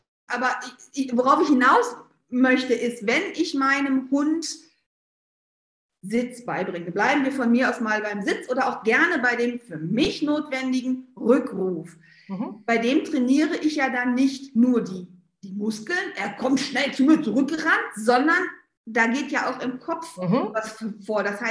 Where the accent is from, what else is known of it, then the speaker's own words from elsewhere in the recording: North Rhine-Westphalia, Germany; Bei uns im Pott heißt das Muckibude.